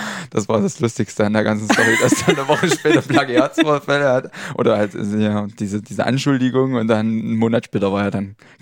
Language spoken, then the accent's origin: German; Wildenfels, Saxony, Germany; Ich komme aus Wildenfels.